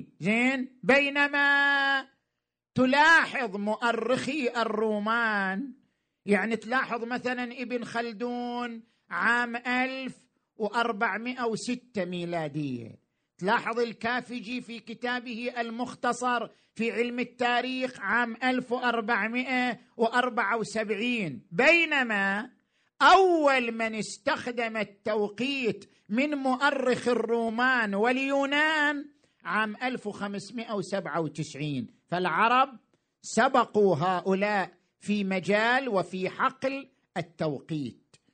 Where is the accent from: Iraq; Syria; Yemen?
Iraq; إحنا كمجتمع عراقي وعندنا تاريخ، كيف نستفيد منه؟